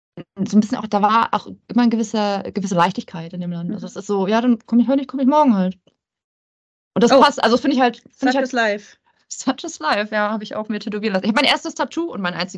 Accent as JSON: {"language": "German", "town": "Stralsund", "region": "Mecklenburg-Vorpommern", "country": "Germany", "tie": "born or raised there", "said": "den ich aus meiner Heimatstadt Stralsund"}